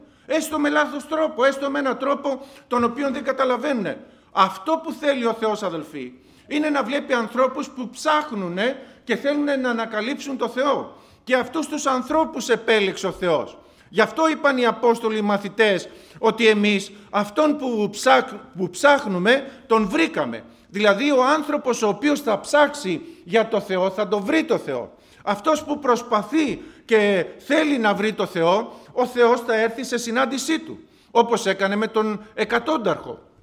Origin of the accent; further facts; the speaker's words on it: Greece; νιώθω όμορφα που γεννήθηκα Έλληνας και μ' αρέσει που είμαι Έλληνας.